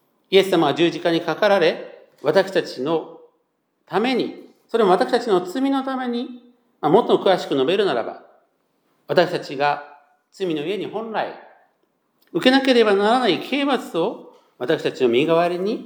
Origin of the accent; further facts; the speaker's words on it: Gunma, Japan; 第5位は実は私の故郷である群馬県なんですね